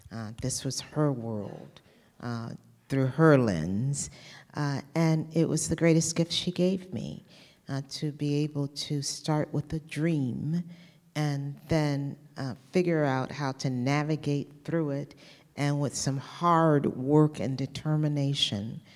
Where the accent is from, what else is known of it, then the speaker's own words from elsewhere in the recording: Muskogee, Oklahoma, United States; also born or lived in Dallas; I moved from Dallas to Oklahoma, Muskogee, Oklahoma, when I was about 7 years old.